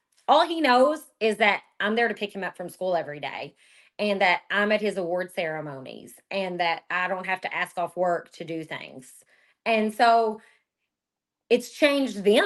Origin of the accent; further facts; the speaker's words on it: Kentucky, United States; I'm from Kentucky. Here, I tell people all the time, we are coal miners, farmers, healthcare workers, and educators.